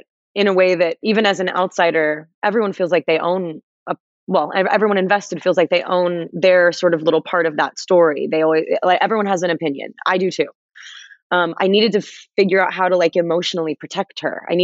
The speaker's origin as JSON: {"language": "English", "town": "Los Angeles", "region": "California", "country": "United States", "said": "I'm like, you know, I'm 5'5\". I'm from Los Angeles. I have green eyes."}